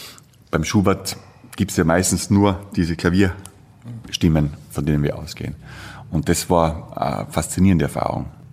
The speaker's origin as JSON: {"language": "German", "country": "Austria", "said": "Das Volkstümliche in der Musik ist bei uns in Österreich Schlagermusik, ist ein volkstümlicher Schlager."}